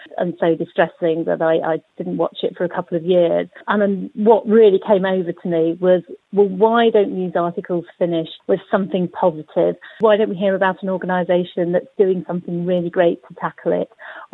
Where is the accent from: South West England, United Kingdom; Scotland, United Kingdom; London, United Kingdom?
South West England, United Kingdom; Bristol; from Bristol.